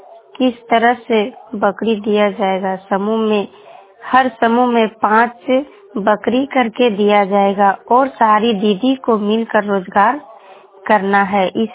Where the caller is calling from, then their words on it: Jharkhand, India; हमने कोडरमा मोबाइल वाणी से, मेरा पंचायत मूर्ख मनाई, प्रखंड मरकच्चो, जिला कोडरमा, राज्य झारखंड से बोल रही हूँ।